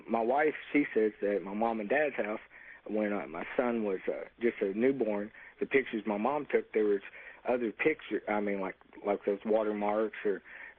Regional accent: Somerset, Kentucky, United States; I'm from Somerset, Kentucky. Recently been in this apartment building for about 1 month

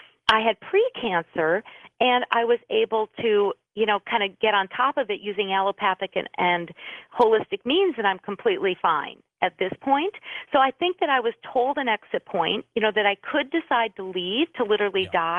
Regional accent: Minneapolis, Minnesota, United States; I'm from Minneapolis, and a few years ago, one of our bridges went down, and we did lose some people.

